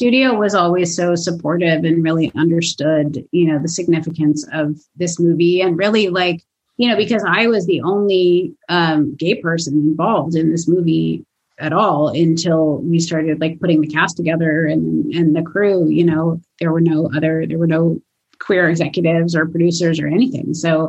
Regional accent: Los Angeles, California, United States; I really wanted, even though I'm from Los Angeles

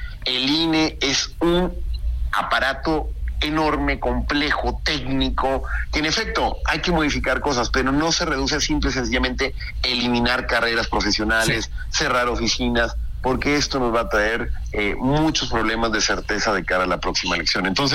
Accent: Mexico; obviamente como mexicano

